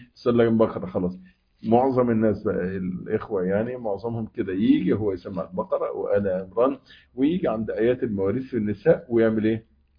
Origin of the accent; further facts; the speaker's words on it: Egypt; زي ما بيقولوا عندنا في مصر يقول لك ايه؟